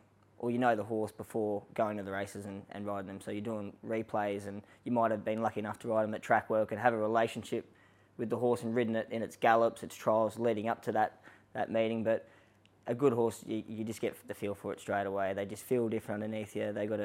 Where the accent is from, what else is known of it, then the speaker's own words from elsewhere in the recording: Queensland, Australia; So I was brought up on a farm in Queensland, so always had horses and cattle and all that sort of stuff around me